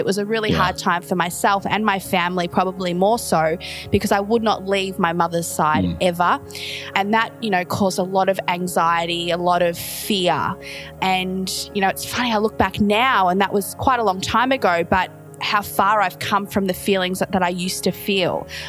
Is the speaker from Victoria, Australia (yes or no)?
yes; Melbourne, Victoria, Australia; And I'm from Melbourne, Australia, so I grew up around Melbourne